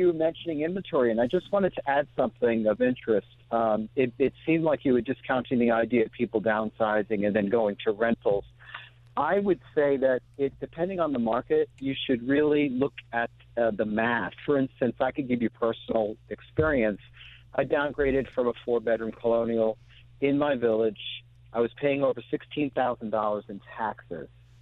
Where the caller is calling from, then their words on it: Goshen, New York, United States; I'm calling from the Goshen area in New York.